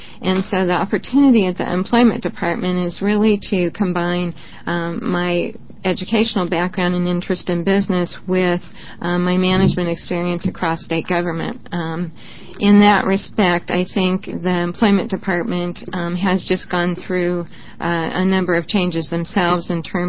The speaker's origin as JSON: {"language": "English", "town": "Bend", "region": "Oregon", "country": "United States", "tie": "born or raised there", "said": "I'm a native Oregonian. I don't often say that, but I'm. I'm from Bend, which is a town that resembles nothing of what it looked like when I left."}